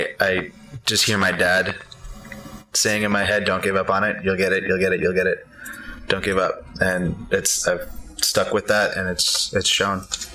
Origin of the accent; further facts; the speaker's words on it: Maui, Hawaii, United States; moved away as an adult; also born or lived in Green Bay, Wisconsin; Born in Green Bay, Wisconsin. Age of 4, moved to Maui, Hawaii. 16 years there. Finished high school. Moved out here a year after high school in 2000.